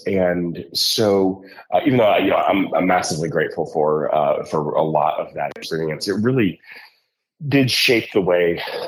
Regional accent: Texas, United States; I grew up in small town Texas, homeschooled kid. I was the oldest of seven kids.

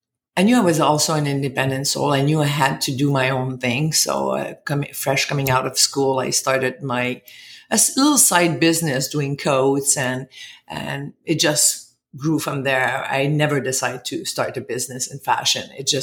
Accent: Montreal, Quebec, Canada; born there; I was born in Montreal

